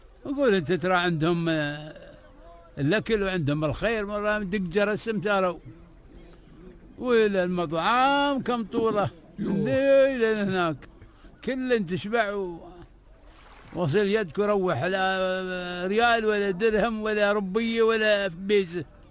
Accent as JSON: {"language": "Arabic", "country": "United Arab Emirates"}